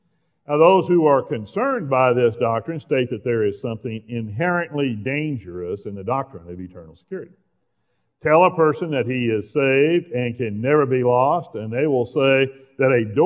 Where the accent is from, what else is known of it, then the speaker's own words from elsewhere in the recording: Oklahoma, United States; born there; Now, I was born in Oklahoma, and I used to be a huge Oklahoma fan, too.